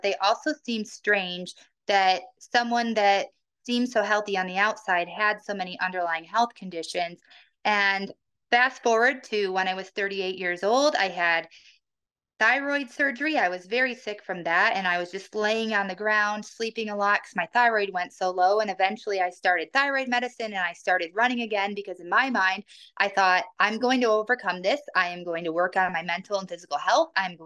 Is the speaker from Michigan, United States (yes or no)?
yes; Michigan, United States; I actually had significant running injuries in college where I grew up in Michigan and I actually traveled to Canada to a very specific physical therapist to help me.